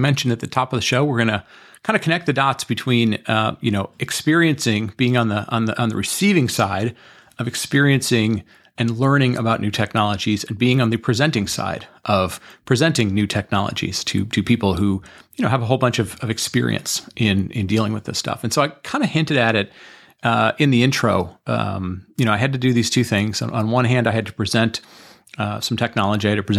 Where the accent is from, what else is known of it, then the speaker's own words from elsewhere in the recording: Michigan, United States; I grew up in Michigan. I grew up around cars. We were the sort of, car manufacturing center of the world.